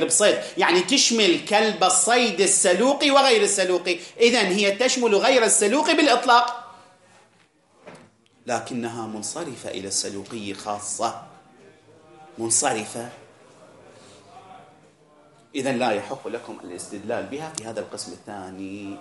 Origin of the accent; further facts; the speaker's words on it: Iraq; إحنا عندنا الآن مثلا بالعراق، الآن بالفرات الأوسط